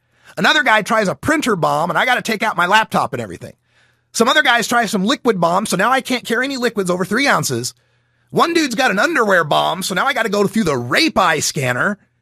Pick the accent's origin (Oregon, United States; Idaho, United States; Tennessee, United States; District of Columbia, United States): Idaho, United States; because like I said, I grew up in Idaho. I know the guys.